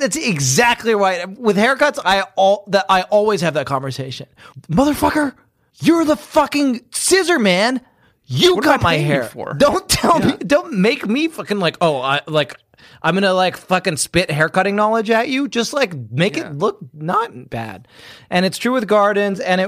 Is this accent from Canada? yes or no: no; United Kingdom; And I'm for new listeners, I'm secretly British.